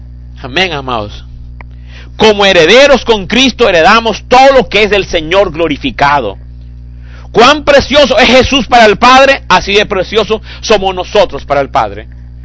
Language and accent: Spanish; Colombia; Por eso que la gente, que yo soy colombiano